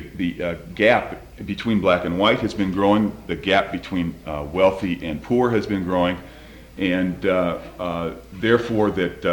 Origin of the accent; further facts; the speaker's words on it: Chicago, Illinois, United States; I come from Chicago